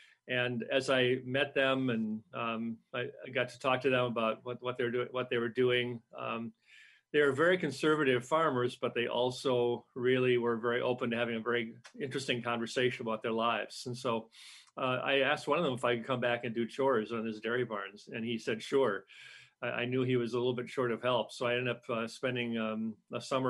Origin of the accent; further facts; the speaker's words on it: Minnesota, United States; Well, it's in the house I'm in right now. It's in a suburb of Minneapolis, Minnesota.